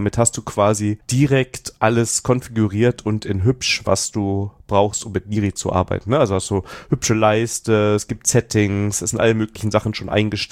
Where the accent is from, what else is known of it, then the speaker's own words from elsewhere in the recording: Koblenz, Rhineland-Palatinate, Germany; ich komme ja aus Rheinland-Pfalz, aus Koblenz.